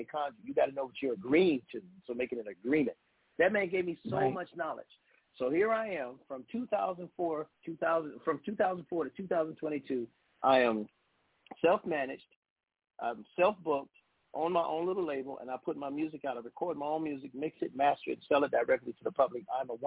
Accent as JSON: {"language": "English", "town": "Cleveland", "region": "Ohio", "country": "United States", "tie": "born or raised there", "said": "Went to Cleveland, my hometown, told my story, played a gig, sold the whole duffel bag."}